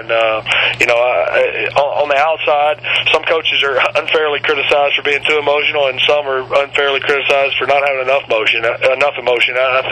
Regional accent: Alabama, United States; play as I did in the backyard when I grew up in Alabama

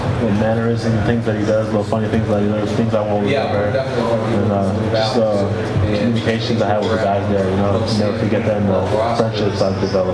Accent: Canada; Yeah, I used to say A about. I'm Canadian.

